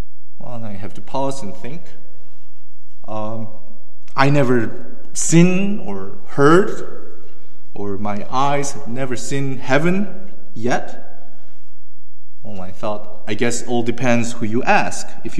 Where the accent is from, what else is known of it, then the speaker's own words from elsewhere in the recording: South Korea; English is a second language; these Canadians who never been to or seen or been to South Korea what it is like to have snow in my home country?